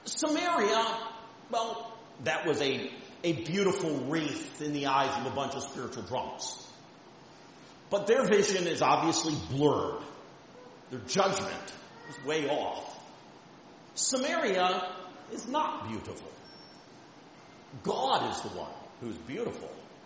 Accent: Coopersville, Michigan, United States; I liken it to a field of fresh blackberries out in the back field where I grew up in Coopersville, the property there.

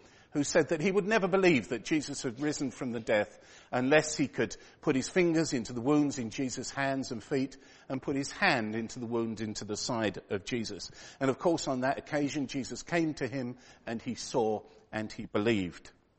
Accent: London, United Kingdom; born there; also born or lived in France / Argentina; I was born in Whitechapel in London, which I think makes me just about as British as it's possible to be. During my late teens and early 20s, I went to live and work in France for 3 years.

